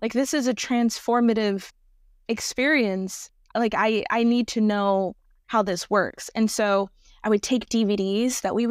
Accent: North Carolina, United States; also born or lived in Texas / Florida; Technically, I was born in Texas and grew up predominantly in North Carolina and Florida.

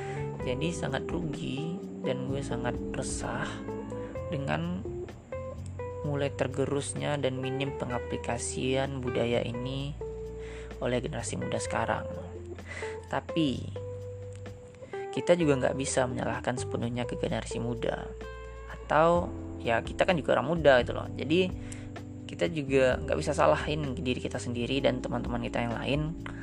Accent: Padang, West Sumatra, Indonesia; born there; sekarang gue tinggal di Kota Padang, di tanah kelahiran gue, Kota Padang, Sumatera Barat.

